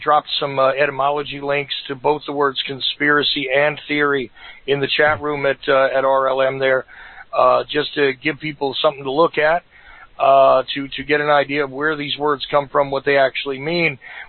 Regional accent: Northeast, United States; accent: northeastern; No, I definitely retain my northeastern sound, but every once in a while you hear a little something slip in there when we're talking

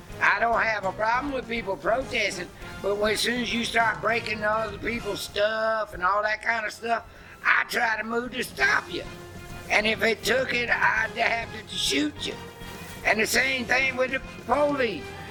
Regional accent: United States; born there; And I was born here in America. I didn't have no choice in that matter.

